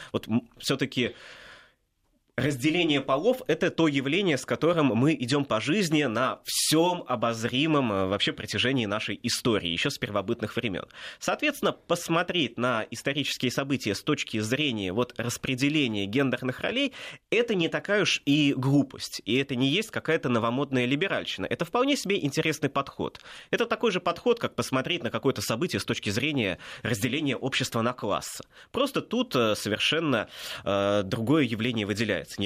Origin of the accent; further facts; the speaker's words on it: Russia; А я вот молодой историк из России.